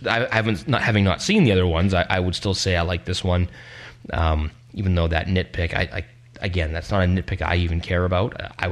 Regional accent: Steveston, British Columbia, Canada; because for me, this is home, even though it's different than when I grew up around Steveston. It has changed a little.

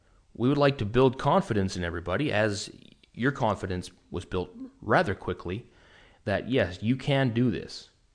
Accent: Vancouver, British Columbia, Canada; I'm from Vancouver, Canada

